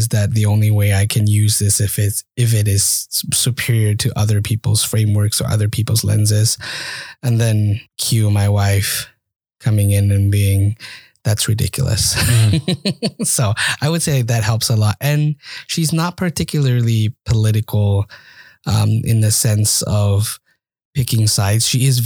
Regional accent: Malaysia; So the Indian side and the Chinese side, and then growing up in Southeast Asia with a very unique Malaysian kind of mix, and then not being fully anything kind of informed my perspective on growing up.

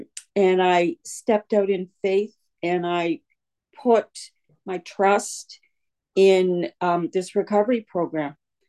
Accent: Toronto, Ontario, Canada; So I was born here in Toronto to immigrant parents.

